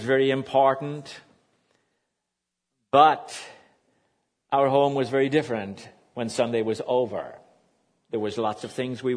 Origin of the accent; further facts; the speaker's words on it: Ireland; I grew up in Southern Ireland, as has been mentioned.